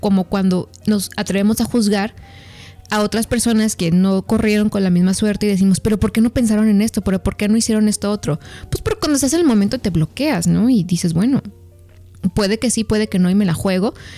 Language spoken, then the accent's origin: Spanish; Mexico; somos mexicanos, vivimos en Guadalajara